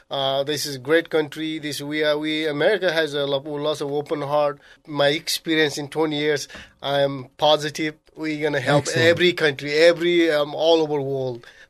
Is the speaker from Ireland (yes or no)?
no; Nepal; English is a second language; moved away; Yeah, I'm from Nepal. I've been here almost 20 years ago.